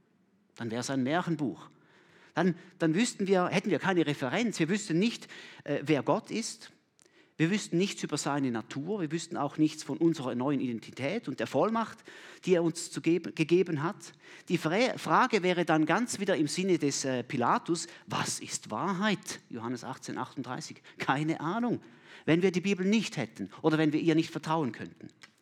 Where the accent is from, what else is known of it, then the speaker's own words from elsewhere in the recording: Flawil, St. Gallen, Switzerland; Ich komme aus Flawil. Ich bin dort Oberstufenlehrer.